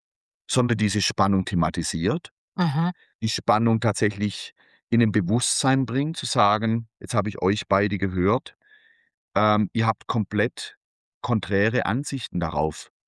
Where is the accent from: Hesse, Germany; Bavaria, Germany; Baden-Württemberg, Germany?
Baden-Württemberg, Germany; Und jetzt komme ich aus dem Landkreis Konstanz.